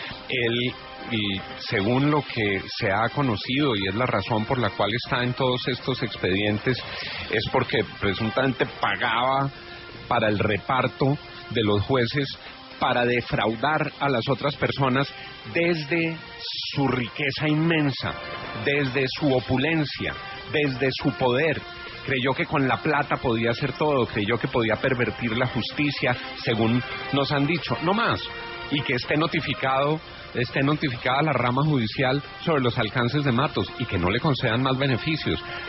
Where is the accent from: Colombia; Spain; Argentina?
Colombia; Yo, como colombiano